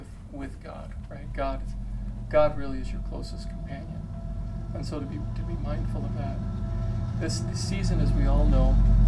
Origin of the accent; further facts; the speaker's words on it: Chandler, Arizona, United States; in the area of our parish in the town where I grew up in Chandler, Arizona.